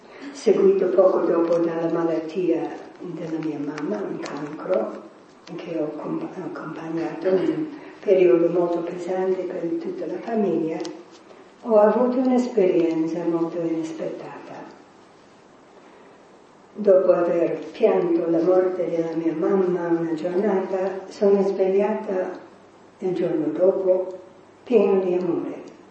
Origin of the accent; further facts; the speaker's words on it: New York, United States; born there; Italian is a second language; se parlo con un accento è perché sono nata a New York e sono della generazione idealista ispirata da Kennedy